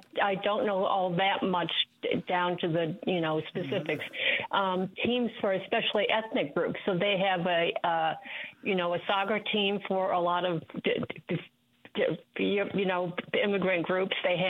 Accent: Madison, Wisconsin, United States; also born or lived in New York City; I grew up in Madison, but lived for 40 years in New York City

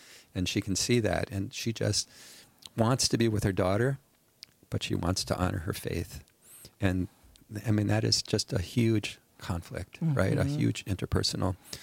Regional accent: Wisconsin, United States; And I was born and raised in Wisconsin as well.

